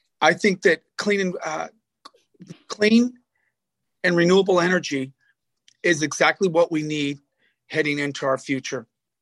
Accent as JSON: {"language": "English", "region": "California", "country": "United States", "tie": "born or raised there", "said": "I was born and raised in San Luis Obispo County. My first job at 18 years old was at Diablo Canyon's admin building in 1984."}